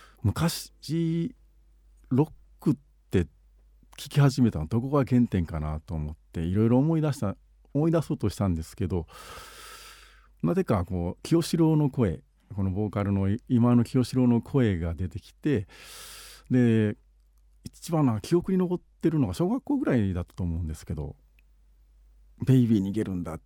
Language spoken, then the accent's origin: Japanese; Osaka, Japan; 出身大阪です